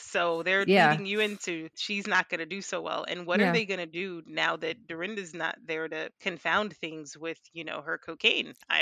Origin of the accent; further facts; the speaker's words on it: Brooklyn, New York, United States; I was born and raised in Crown Heights.